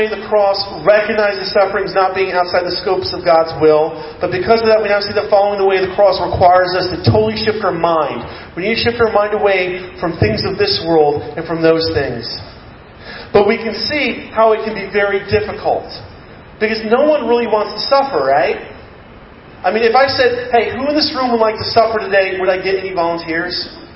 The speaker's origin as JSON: {"language": "English", "country": "United States", "said": "I love being an American because we all know Jesus is a Texan"}